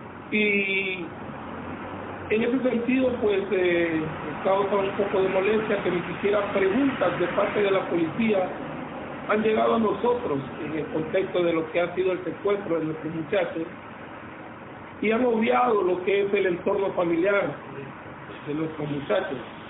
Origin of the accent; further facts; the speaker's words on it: Honduras; del tipo de autoridad que tenemos como hondureños